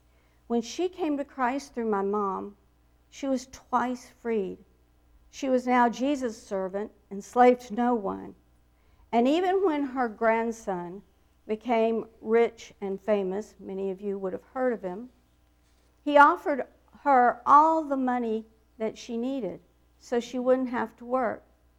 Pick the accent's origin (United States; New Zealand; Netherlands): United States; Tennessee; born there; accent: Southern; My accent, every time I open my mouth, that makes it very clear. And to be specific, I was born in Tennessee, not far from